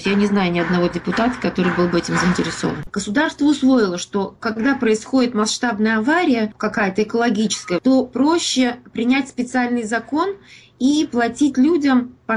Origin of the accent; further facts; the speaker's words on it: Ozyorsk, Chelyabinsk Oblast, Russia; году впервые в Озерске проводятся мероприятия, которые посвящены годовщине аварии. Впервые за все время. Я коренная жительница